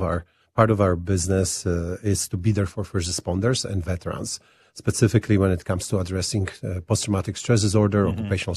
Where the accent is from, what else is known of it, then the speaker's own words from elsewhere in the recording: Poland; now in Winnipeg, Canada; When I came to Winnipeg, I mentioned when I immigrated from Poland to Canada, and I landed in beautiful city Winnipeg.